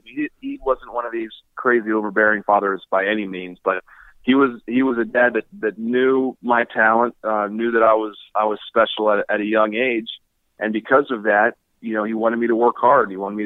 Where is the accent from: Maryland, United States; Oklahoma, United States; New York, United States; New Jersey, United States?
Maryland, United States; Baltimore; I grew up in Baltimore and watched Eddie Murray play a bunch when I was a kid